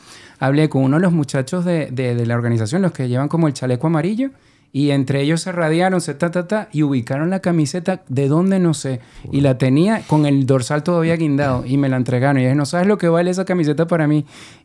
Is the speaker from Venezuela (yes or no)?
yes; Venezuela; born there; nosotros somos mitad y mitad, mitad españoles, mitad venezolanos. Las dos las queremos mucho porque en Venezuela nacimos, pero en España nuestros padres nos enseñaron a quererla como queríamos a Venezuela porque es parte de nosotros también.